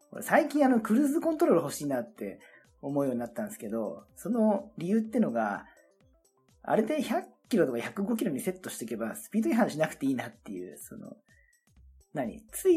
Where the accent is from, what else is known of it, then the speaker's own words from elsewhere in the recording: Shizuoka, Japan; ナンバーが自分の地元の静岡ナンバー。